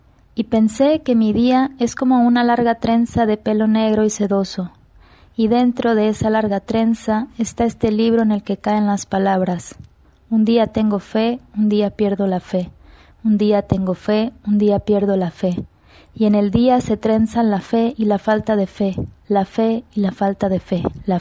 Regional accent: Guadalajara, Jalisco, Mexico; soy poeta de Guadalajara

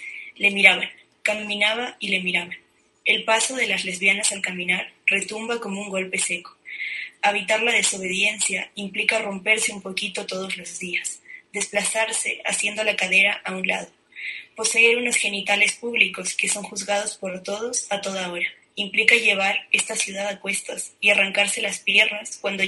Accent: Ecuador; de Ecuador y les voy a leer dos poemas cortitos

